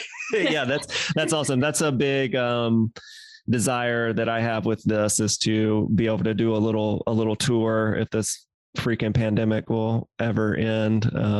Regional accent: Mississippi, United States; I think I am originally from Mississippi.

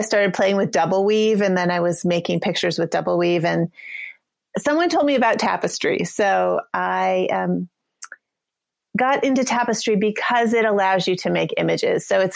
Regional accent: New Mexico, United States; I grew up in New Mexico and I studied with people in northern New Mexico for quite a few years.

